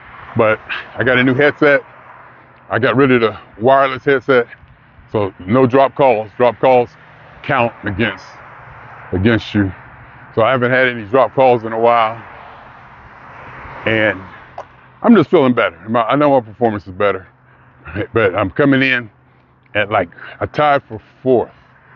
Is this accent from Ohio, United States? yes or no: yes; Youngstown, Ohio, United States; It's just good to be back. It's just good to be in my hometown. I love it here. And I don't want to say this because I don't want to say anything too derogatory, but you have to be realistic about Youngstown in this place